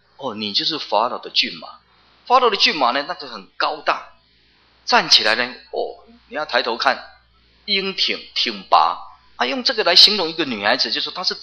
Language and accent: Chinese; Taiwan; 那我们台湾人就会讲说